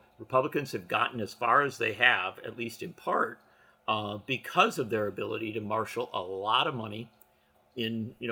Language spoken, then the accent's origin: English; Wisconsin, United States; Well, I don't really like to talk about Wisconsin, but I guess, no, it's my home state.